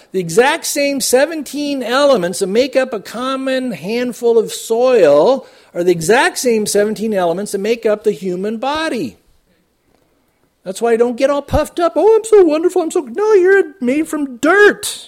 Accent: San Diego, California, United States; When I was a kid growing up in San Diego, man, I couldn't wait for the last day of the school year.

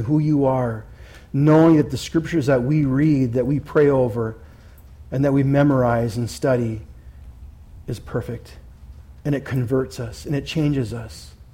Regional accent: Minnesota, United States; Purple and gold go with what team? I'm from Minnesota. Vikings, oh yeah.

